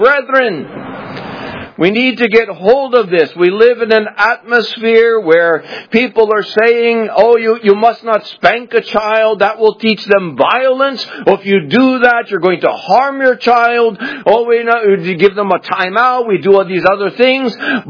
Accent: Southern United States, United States; I grew up in the South. We were not allowed to use racial slurs in our home.

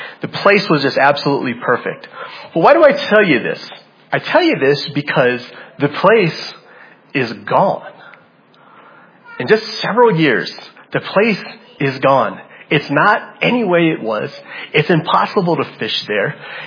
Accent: Hawaii, United States; I mean, I'm just like, look, man, we're from Hawaii.

